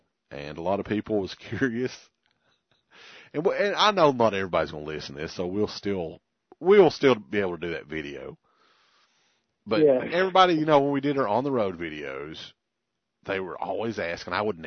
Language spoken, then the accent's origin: English; Ireland; I'm an Irishman.